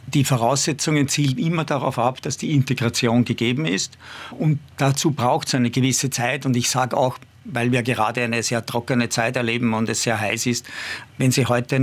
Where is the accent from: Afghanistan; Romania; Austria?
Austria; Ich bekomme auch Schutz von den österreichischen Behörden, wenn ich als Österreicher im Ausland irgendwo Probleme habe.